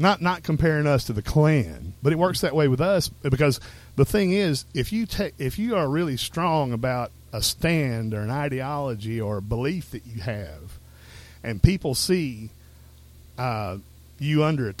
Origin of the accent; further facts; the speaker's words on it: White House, Texas, United States; I wasn't from Tyler at the time. I was from White House, which is a fairly large.